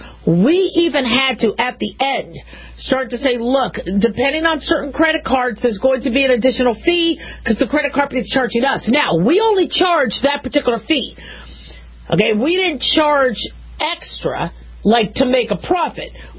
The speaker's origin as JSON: {"language": "English", "region": "California", "country": "United States", "tie": "born there", "moved": "yes", "said": "I don't live in California anymore. I was born in California and I did some training there"}